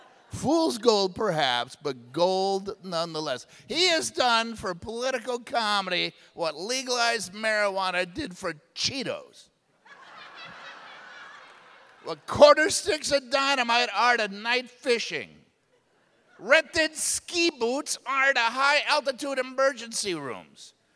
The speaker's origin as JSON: {"language": "English", "region": "Wisconsin", "country": "United States", "lives_now": "San Francisco, United States", "said": "I'm from New Berlin, Muskego, West Allis, Waukesha. I had to get out because comedy's illegal in Waukesha. Moved to San Francisco"}